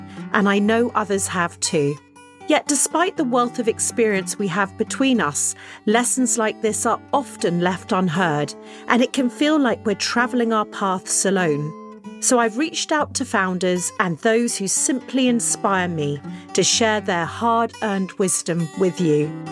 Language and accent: English; Netherlands; I was brought up partly in Holland, actually